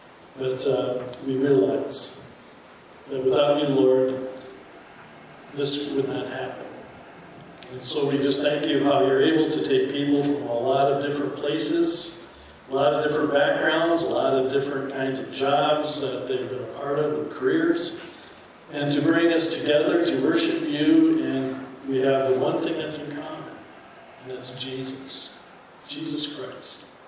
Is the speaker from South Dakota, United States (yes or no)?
yes; Brandon, South Dakota, United States; We came from Brandon, South Dakota, and I just recently retired this past fall